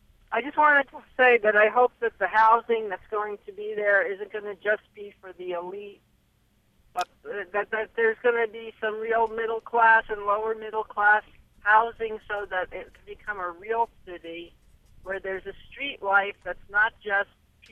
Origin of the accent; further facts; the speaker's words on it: Bronx, New York, United States; I grew up in the Bronx. I had very fond memories of my childhood